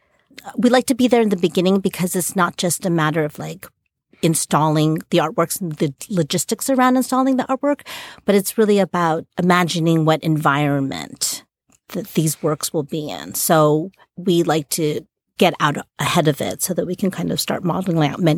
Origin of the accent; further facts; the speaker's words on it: New York City, New York, United States; I grew up in New York City, and so I've always had a real fascination with museums.